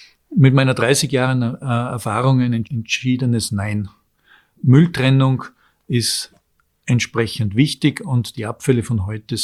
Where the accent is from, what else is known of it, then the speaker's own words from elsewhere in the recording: Tyrol, Austria; als Tiroler damals gelesen.